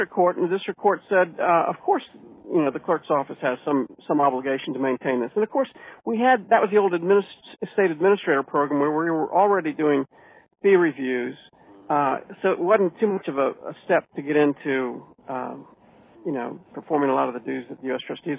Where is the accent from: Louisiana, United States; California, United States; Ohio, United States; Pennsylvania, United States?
Louisiana, United States; New Orleans; born there; I was a military brat. My family's been here for hundreds of years, but I was born in New Orleans, and every 2 years, my dad would pick up and we'd move to a different port somewhere.